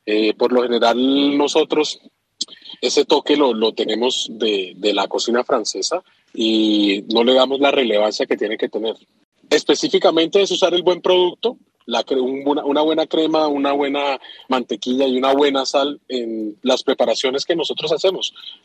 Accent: Colombia; Eso hizo parte del encanto de nosotros como colombianos y ser primera vez allá.

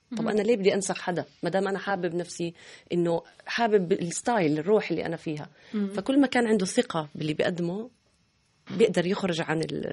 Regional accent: Jordan; قدي أضافت إلنا كأردنيين للتراث.

